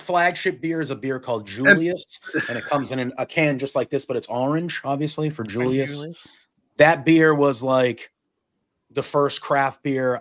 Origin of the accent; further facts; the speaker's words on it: Northeast, United States; I'm from the Northeast, so we have candle pin bowling.